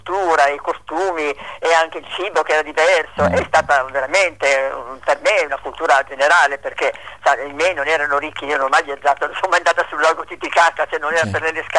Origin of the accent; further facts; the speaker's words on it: Turin, Piedmont, Italy; born there; Dico, no, io sono nata a Torino